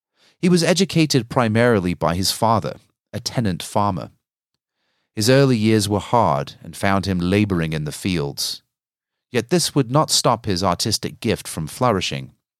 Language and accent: English; Scotland, United Kingdom; accent: Scottish; I must beg your forgiveness for my Scottish accent.